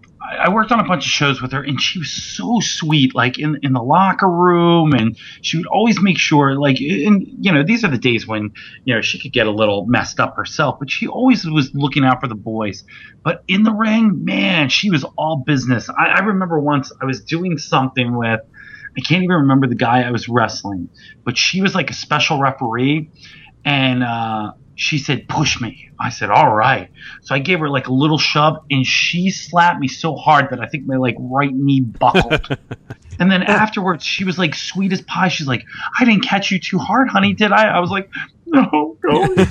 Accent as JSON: {"language": "English", "country": "Canada", "tie": "born there", "said": "I was born in Canada, so like I would always, you know, correspond with my cousins up there"}